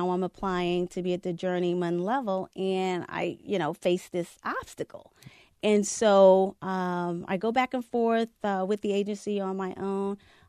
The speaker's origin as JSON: {"language": "English", "region": "North Carolina", "country": "United States", "said": "They always had to make it known that I wasn't a city girl, that I was from North Carolina."}